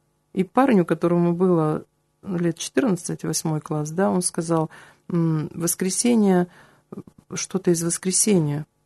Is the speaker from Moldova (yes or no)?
no; Saint Petersburg, Russia; томичи, с которыми я работала в Томске, сегодня живут в моем родном городе. Я там не живу, но мои томичи, они там живут. И это немножко тоже как бы кусочек меня в Питере, да.